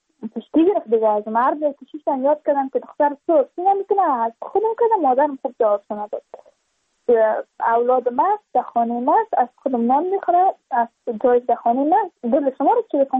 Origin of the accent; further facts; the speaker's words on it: Badakhshan, Afghanistan; چون ما از بدخشان هستیم،